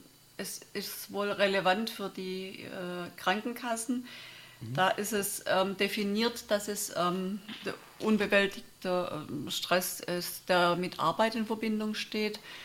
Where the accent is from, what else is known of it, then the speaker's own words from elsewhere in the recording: Reutlingen, Baden-Württemberg, Germany; ich komme aus Reutlingen und arbeite seit ein paar Jahren auch als psychologische Beraterin